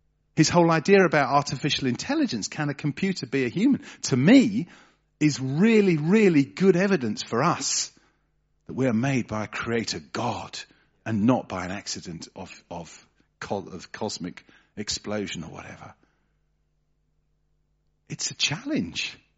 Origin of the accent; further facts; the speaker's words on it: England, United Kingdom; now in Germany; Obviously, as an English person living in Germany, the whole concept of boxes and categorization is a very real one.